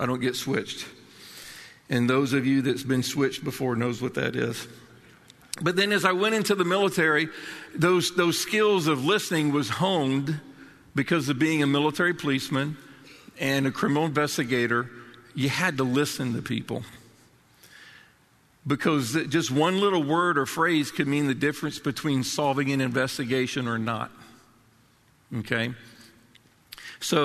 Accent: Florida, United States; also born or lived in California; now in Maryland, United States; And oddly enough, I was growing up in a Southern Baptist church down in Florida.

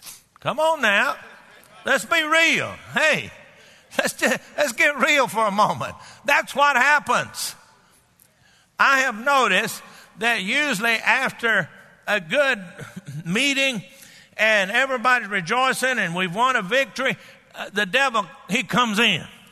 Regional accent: Texas, United States; I'm from Texas. We say I ain't down there.

